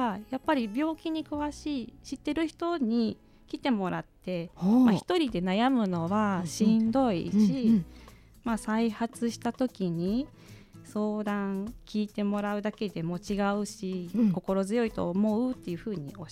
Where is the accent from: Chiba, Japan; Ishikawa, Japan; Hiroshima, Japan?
Hiroshima, Japan; Mihara; born there; now in Kyoto, Japan; 私はね、広島県の生まれなんですけど。